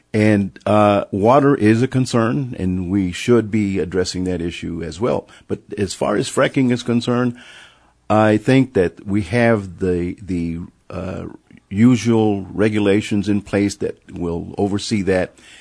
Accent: Lubbock, Texas, United States; I grew up here in Lubbock, and I remember when they wailed in the middle of a storm, and they were effective.

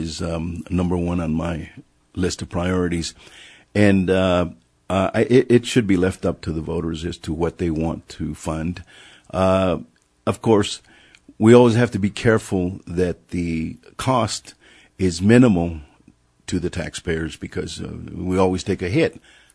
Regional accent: Lubbock, Texas, United States; I grew up here in Lubbock, and I remember when they wailed in the middle of a storm, and they were effective.

